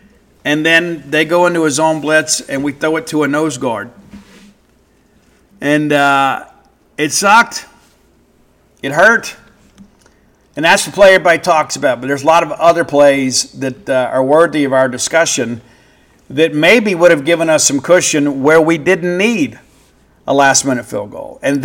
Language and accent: English; Mississippi, United States; I am from South Mississippi, so we get ranch on it no matter how the chicken is prepared.